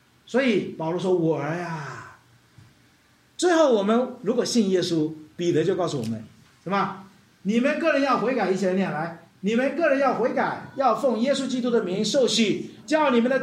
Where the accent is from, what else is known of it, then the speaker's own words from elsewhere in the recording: China; 我们中国人有句话说"近墨者黑"，是不是？